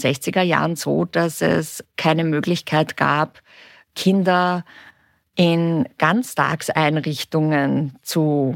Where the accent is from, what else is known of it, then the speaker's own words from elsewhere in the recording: Vienna, Austria; ich bin in Wien geboren und ich bin auch hier aufgewachsen. Ich war in der französischen Schule, was für mich sehr wichtig und auch prägsam war, weil ich bin 1962 geboren.